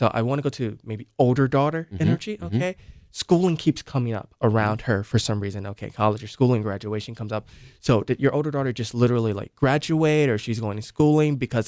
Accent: Cleveland, Ohio, United States; I grew up in Cleveland, Ohio.

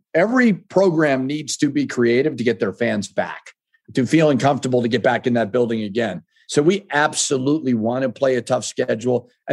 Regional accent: New England, United States; I remember the first time it snowed because I'm from New England and it snows and then it melts.

